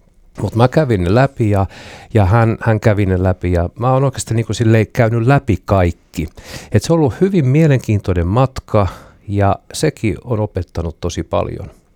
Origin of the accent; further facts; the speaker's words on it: Alaveteli, Ostrobothnia, Finland; born there; kun mä synnyin Alavetelissä